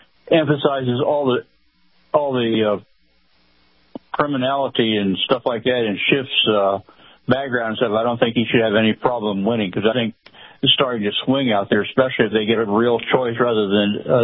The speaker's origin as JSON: {"language": "English", "town": "Tampa", "region": "Florida", "country": "United States", "tie": "born or raised there", "said": "About Steve Garvey, he's actually from my hometown here in Tampa, Florida."}